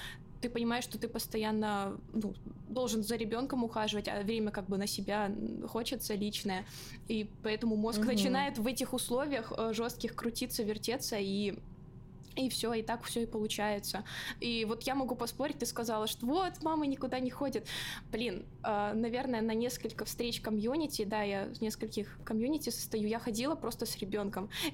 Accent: Yekaterinburg, Sverdlovsk Oblast, Russia; я из Екатеринбурга, у нас сейчас 2 часа разница

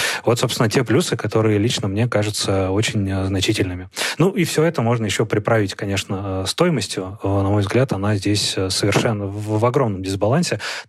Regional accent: Siberia, Russia; born there; То есть я, человек, который родился в Сибири, у меня в голове не укладывается.

